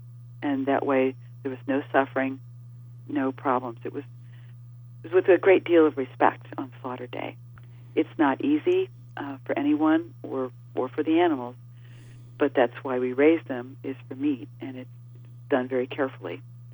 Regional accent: Ohio, United States; I grew up on farms in Ohio, and part of my childhood farming experience was in a Mennonite, densely populated by Mennonite communities in eastern Ohio.

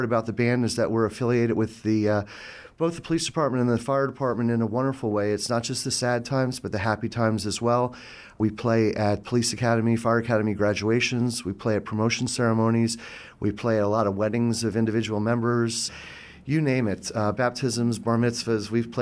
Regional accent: New York, United States; I wasn't enjoying it, and I grew up right outside of New York, and I saw a pipe band one day

